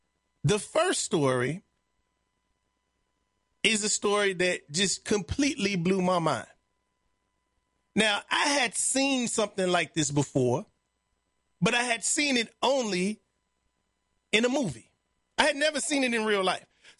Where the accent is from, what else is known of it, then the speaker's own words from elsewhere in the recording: Chicago, Illinois, United States; I come from Inglewood in Chicago. Anybody who knows about Inglewood knows how much violence, drugs, and death and poverty is in that community.